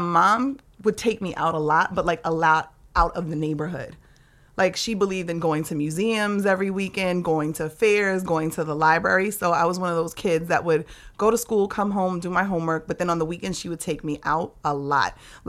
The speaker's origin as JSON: {"language": "English", "town": "New York City", "region": "New York", "country": "United States", "tie": "born or raised there", "said": "I grew up in Lower East Side on Cherry Street."}